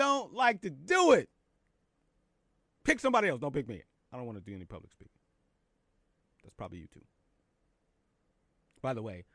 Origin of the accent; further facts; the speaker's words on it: Philadelphia, Pennsylvania, United States; now in New York City, United States; I grew up in Philly. Shout out to the city of brotherly love.